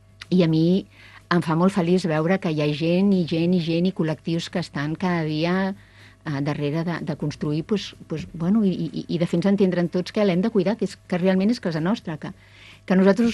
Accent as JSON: {"language": "Catalan", "town": "Barcelona", "region": "Catalonia", "country": "Spain", "lives_now": "Sant Martí Sarroca, Spain", "said": "Tot i que jo sóc de Barcelona, visc a Sant Martí Sarroca. Porto 40 anys al Penedès, amb la qual és casa meva també"}